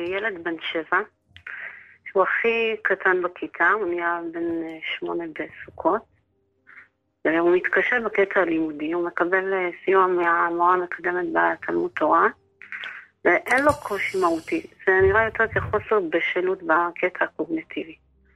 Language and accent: Hebrew; Jerusalem, Jerusalem District, Israel